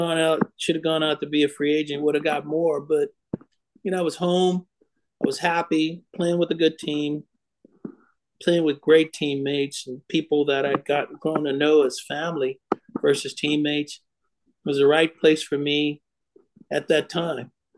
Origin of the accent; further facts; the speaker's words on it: Oakland, California, United States; I'm from Oakland. There was a lot of bragging going back and forth, a lot of smack talking.